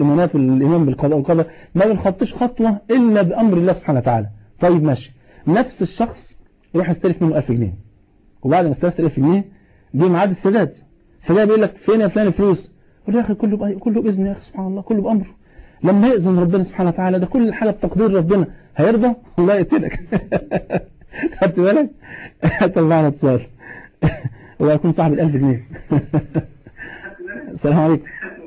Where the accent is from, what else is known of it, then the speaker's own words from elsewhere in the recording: Old Cairo, Cairo Governorate, Egypt; كنا زمان واحنا صغيرين كنا بنصلي في مسجد عندنا في مصر القديمه